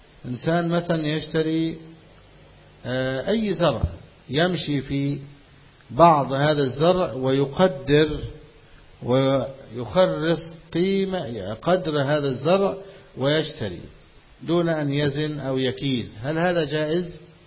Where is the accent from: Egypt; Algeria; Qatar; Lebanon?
Egypt